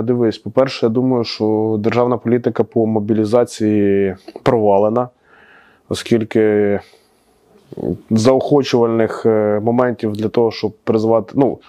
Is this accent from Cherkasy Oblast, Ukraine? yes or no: yes; Cherkasy, Cherkasy Oblast, Ukraine; я люблю Черкаси, ну, тобто, ну, я, це моє рідне місто, я дуже люблю це місто, і тут є реально і дух, і атмосфера, і тут приємно знаходитись.